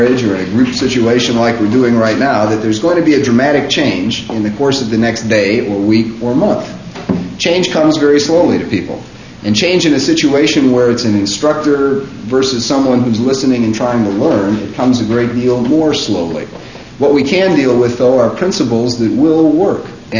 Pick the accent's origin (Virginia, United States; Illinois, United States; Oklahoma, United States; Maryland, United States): Illinois, United States; Chicago; I come from Chicago.